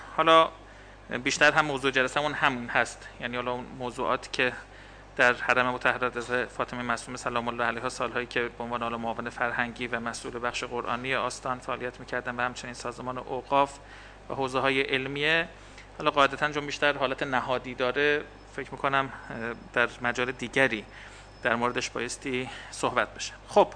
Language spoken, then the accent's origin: Persian; Zanjan, Zanjan Province, Iran; ما موفق شدیم در شهر خودمون، شهر زنجان